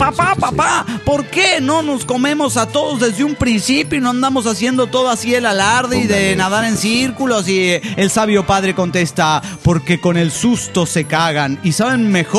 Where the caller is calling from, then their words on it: Durango, Mexico; Hola, soy el piromaníaco de Durango.